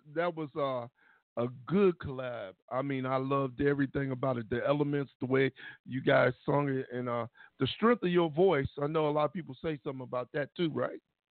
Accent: Ohio, United States; So, I mean, well, I'm not from the A. I'm from Ohio. This is where I'm born and raised, Midwest all the way.

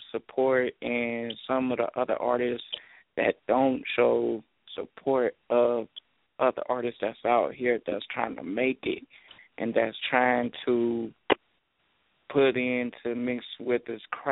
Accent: Dayton, Ohio, United States; Now, I'm an artist from Dayton, okay?

